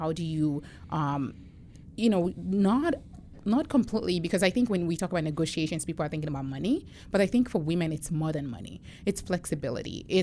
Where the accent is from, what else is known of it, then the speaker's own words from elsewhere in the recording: Nigeria; now in United States; because I'm from Nigeria, so my perspectives are sometimes different.